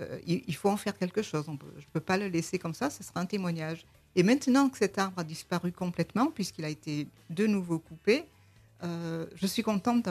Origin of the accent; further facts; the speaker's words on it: Provence-Alpes-Côte d'Azur, France; born there; Bien sûr, bon, moi je suis provençale de naissance.